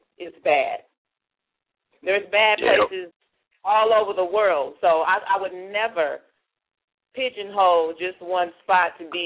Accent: Sacramento, California, United States; now in Dallas, United States; I'm just asking, because, I mean, I'm from Sacramento, and that, what you're talking about, is not true.

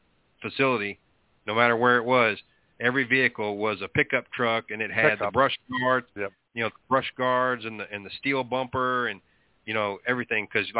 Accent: Temple, Texas, United States; he lived at one point in the Central Texas area where I grew up in Temple, Texas

